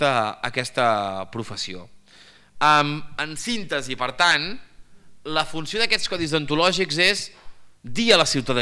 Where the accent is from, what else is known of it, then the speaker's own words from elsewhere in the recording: Badalona, Catalonia, Spain; és conciutadà meu, jo soc badaloní com ell.